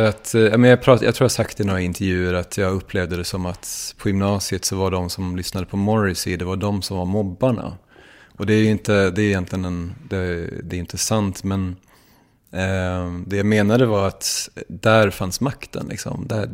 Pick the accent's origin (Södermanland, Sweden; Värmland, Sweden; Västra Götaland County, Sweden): Västra Götaland County, Sweden; Gothenburg; att jag växte upp ute i Hammarkullen utanför Göteborg